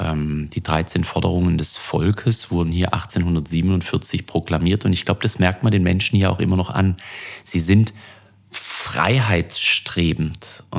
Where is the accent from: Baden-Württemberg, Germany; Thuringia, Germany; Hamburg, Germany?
Baden-Württemberg, Germany; Niedereschach; also born or lived in Villingen-Schwenningen; Genau, ich bin ein Schwarzwälder. Ich bin in Villingen Schwenningen geboren, bin in einem kleinen Ort bei Villingen-Schwenningen in Niedereschach aufgewachsen